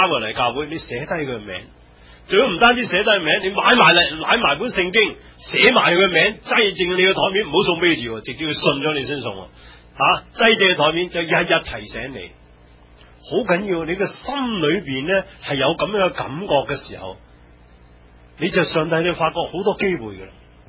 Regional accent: Guangdong, China; 揾都揾翻我个广东人啊嘛

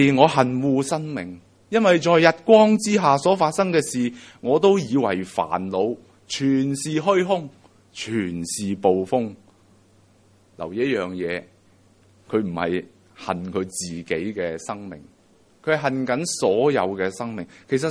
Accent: China; 人比人比死人，这个是我们中国人的智慧。

